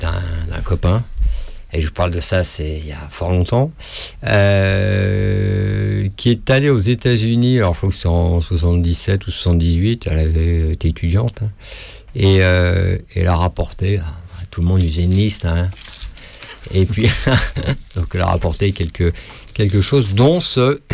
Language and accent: French; Paris, Île-de-France, France; Enfin, moi, en tant que petit Parisien, je connaissais des groupes.